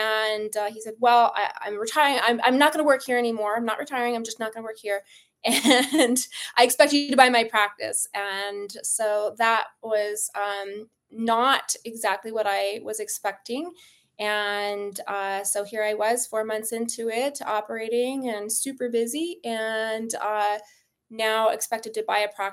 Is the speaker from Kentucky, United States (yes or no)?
no; Golden, Colorado, United States; So I grew up in Golden, Colorado, born and raised in Golden, Colorado